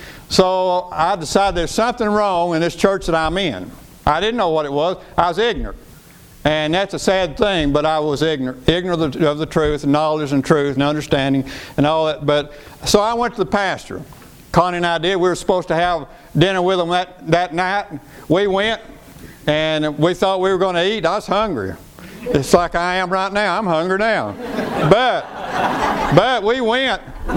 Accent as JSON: {"language": "English", "region": "Tennessee", "country": "United States", "tie": "born or raised there", "said": "I was raised in Tennessee."}